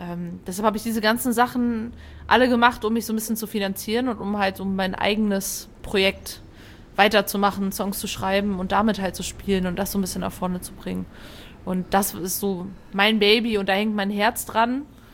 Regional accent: Fulda, Hesse, Germany; ich komme ja aus Fulda.

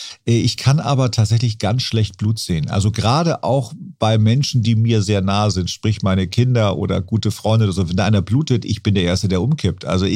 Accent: Hamburg, Germany; da bin ich quasi am Fuße des AEZs groß geworden.

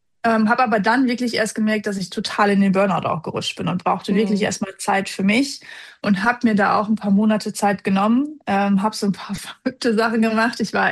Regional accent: Germany; Also ich bin im Osten geboren, im Westen groß geworden

